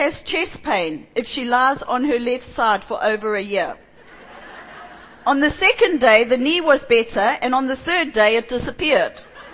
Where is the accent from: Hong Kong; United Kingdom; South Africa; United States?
Hong Kong; I'm from Hong Kong